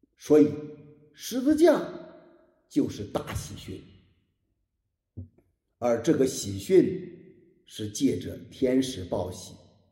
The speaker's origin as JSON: {"language": "Chinese", "country": "China", "said": "后来我们中国人呢，又把喜乐建立在什么肤浅的喜乐上"}